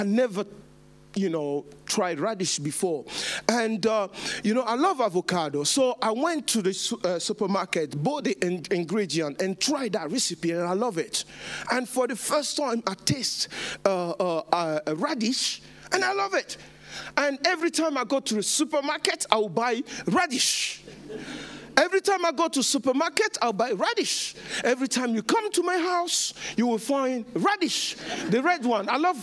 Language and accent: English; London, United Kingdom; born there; I was born in England, in London, in a church, in a French-speaking church